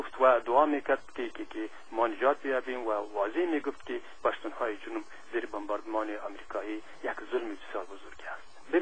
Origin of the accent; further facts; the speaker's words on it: Afghanistan; پس ما هم افغان هستیم، ما کشور خود را دوست داریم،